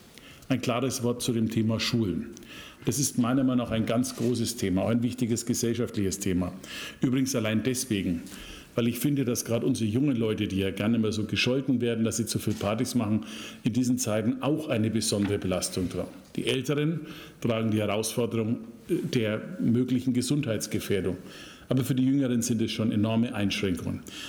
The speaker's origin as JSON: {"language": "German", "region": "Bavaria", "country": "Germany", "said": "Und es sei mir verziehen als Bayer, wenn ich das sage."}